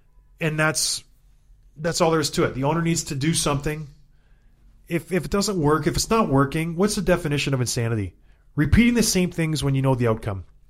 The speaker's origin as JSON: {"language": "English", "town": "Edmonton", "region": "Alberta", "country": "Canada", "tie": "born there", "said": "I was born in Edmonton. I have a tie to that city."}